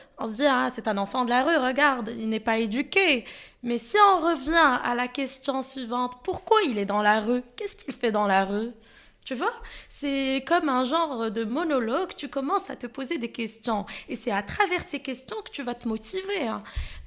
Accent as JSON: {"language": "French", "town": "Fès", "region": "Fès-Meknès", "country": "Morocco", "said": "de Fès, j'ai 24 ans"}